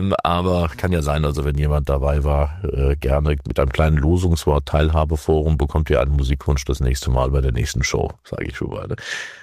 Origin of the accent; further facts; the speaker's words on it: Mengerskirchen, Hesse, Germany; Ja, weil ich komme aus dem Westerwald, kleines Dorf